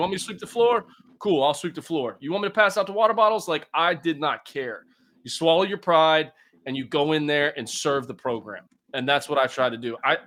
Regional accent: Ocala, Florida, United States; do what 95% of my hometown, Ocala, Florida, did when they went off to college.

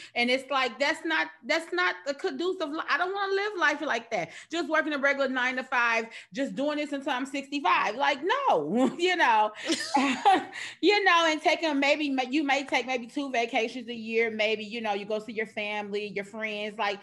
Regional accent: Chicago, Illinois, United States; moved away as an adult; now in Houston, United States; you know, I relocated from Chicago to Houston.

